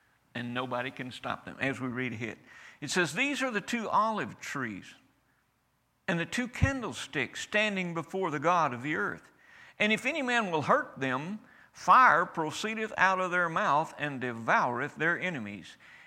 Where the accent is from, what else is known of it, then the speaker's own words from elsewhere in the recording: United States; I'm an American. I say that with great pride.